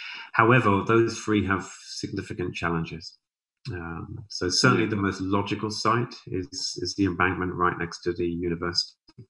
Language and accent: English; Southampton, South East England, United Kingdom; I'm obviously from Southampton